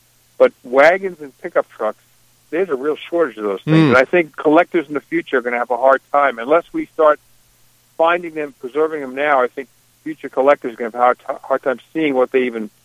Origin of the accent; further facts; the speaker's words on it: Long Island, New York, United States; I come from Long Island, and I would regularly make trips to Bristol